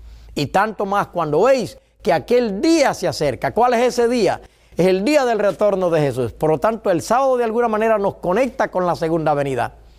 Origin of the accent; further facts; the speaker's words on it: Cuba; now in United States; En mi caso, soy cubano. Bueno, también soy americano ya. Y soy español también.